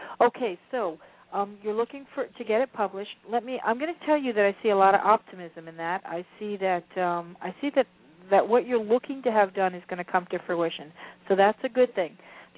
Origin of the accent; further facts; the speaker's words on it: New Jersey, United States; accent: New Jersey; You know, I keep saying y'all a lot to try and lose my New Jersey accent, but it doesn't seem